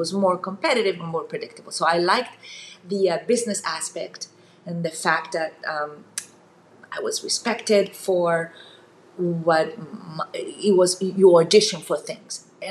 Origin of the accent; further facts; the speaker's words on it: Italy; when I was growing up in Italy, there was a lot of nepotism